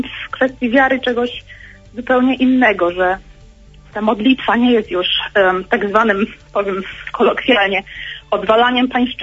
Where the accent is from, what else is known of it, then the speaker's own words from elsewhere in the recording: Ostrzeszów, Greater Poland Voivodeship, Poland; pochodzę z Ostrzeszowa.